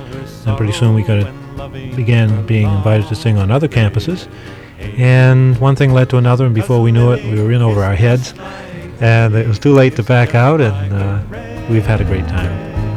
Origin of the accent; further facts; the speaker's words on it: North Conway, New Hampshire, United States; Well, we grew up in North Conway, New Hampshire, attended the local schools, including Kennett High School in Conway.